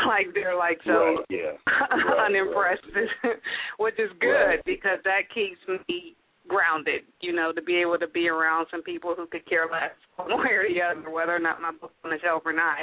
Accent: Pittsburgh, Pennsylvania, United States; I just came from Pittsburgh, which actually happens to be my hometown

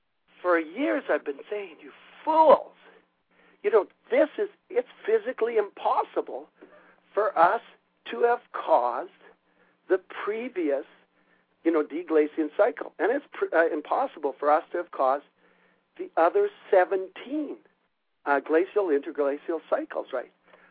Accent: Canada; because I'm from Canada

